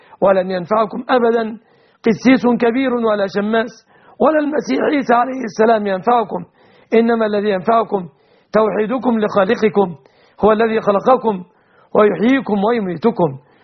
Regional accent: Egypt

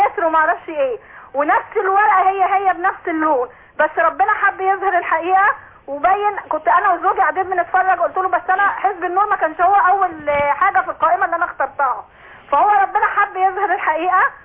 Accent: Alexandria, Alexandria Governorate, Egypt; من اسكندرية.

